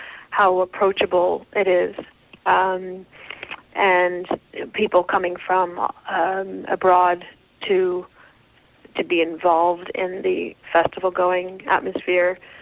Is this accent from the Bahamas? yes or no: yes; Bahamas; I think when I was growing up in the Bahamas, I had the opportunity to go to a private school here